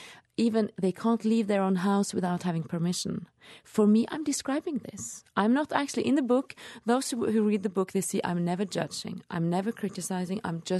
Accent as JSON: {"language": "English", "country": "Norway", "tie": "born or raised there", "said": "I have my eyes. I'm from Norway. Of course, I'm colored by having grown up in the 70s in Norway."}